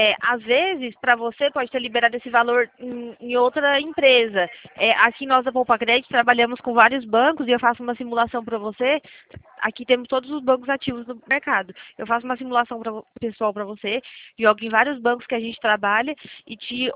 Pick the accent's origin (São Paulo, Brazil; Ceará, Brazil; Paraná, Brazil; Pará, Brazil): São Paulo, Brazil; Presidente Prudente; eu tenho 24 anos, eu sou aqui de Presidente Prudente.